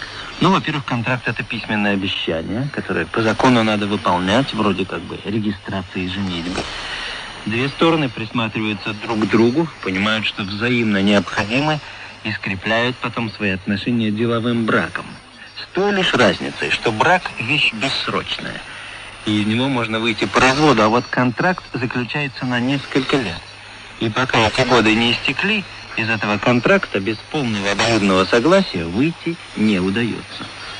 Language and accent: Russian; Leningrad, Saint Petersburg, Russia; Родился в Ленинграде, уезжал из Ленинграда, а приехал там уж в Петербург, который Санкт. В былые-то годы работал в Ленконцерте, тетрадки покупал в Ленкульторге, за ботинками ходил в Лен, в обувь, ну и так далее.